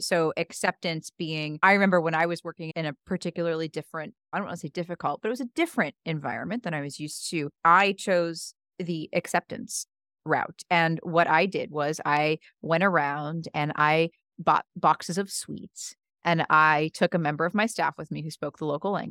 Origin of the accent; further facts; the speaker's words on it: United States; I mean, I'm American